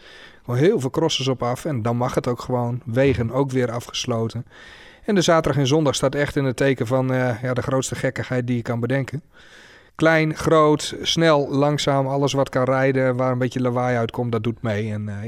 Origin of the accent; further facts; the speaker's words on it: Drouwenerveen, Drenthe, Netherlands; now in Amersfoort, Netherlands; Ik ben geboren en getogen Drent. Geboren en opgegroeid in Drouwenveen.